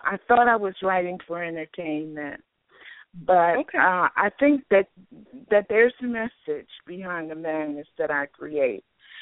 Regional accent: Maryland, United States; born there; I was born in Talbot County, Maryland

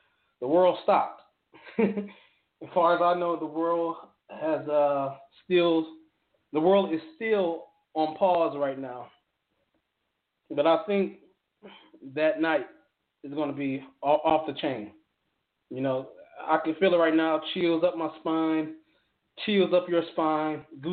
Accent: Detroit, Michigan, United States; We're from Detroit. We broadcast from Detroit

